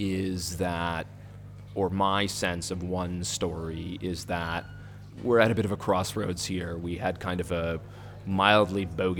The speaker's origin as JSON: {"language": "English", "country": "United States", "lives_now": "India", "said": "I'm really reaching here for me as an American working here has been like to not try to be more than what I am."}